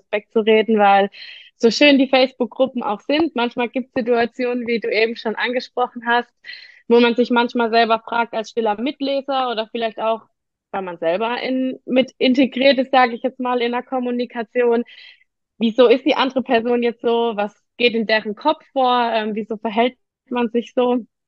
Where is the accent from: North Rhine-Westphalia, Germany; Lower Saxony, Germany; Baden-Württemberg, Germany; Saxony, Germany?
Baden-Württemberg, Germany; bin 24 Jahre alt. Ich komme aus dem Rhein-Neckar-Kreis in einem kleinen Örtchen, was wahrscheinlich eh keiner kennt, weil wir eine ganz kleine Gemeinde sind, ist aber auch ganz schön am Feld und gemütlich.